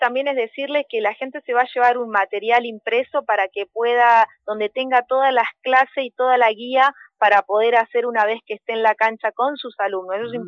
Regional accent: Mencué, Río Negro, Argentina; now in Bariloche, Argentina; Yo soy de Mencué, soy nacida y criada en la línea sur, nada más que después me vine a estudiar a Bariloche y soy bariloche hace muchos años.

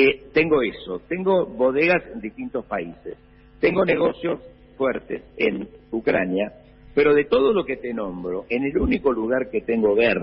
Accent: Villa María, Córdoba, Argentina; Yo que soy de Villa María, soy cordobés, me he criado escuchando nada más que folclore.

